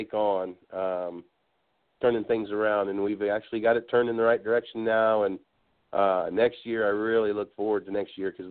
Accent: Kansas, United States; And I'm originally from Kansas, and a job opened up in a small school out here in southeast Kansas

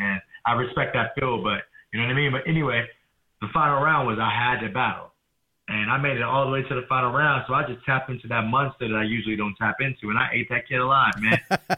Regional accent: Fairfield, California, United States; So, like, I was born in Fairfield, California.

